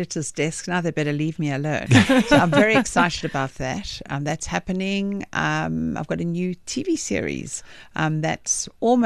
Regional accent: Durban, KwaZulu-Natal, South Africa; Because I grew up in Durban, so I grew up on a lot of indigenous stuff as a kid.

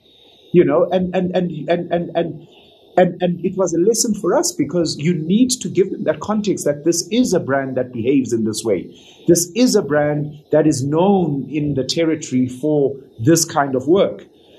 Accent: South Africa; me as a South African

